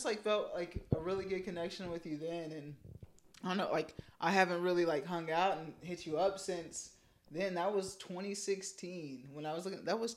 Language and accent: English; El Dorado, Kansas, United States; now in Wichita, United States; So, I grew up in El Dorado, Kansas. So, it's even worse than Wichita.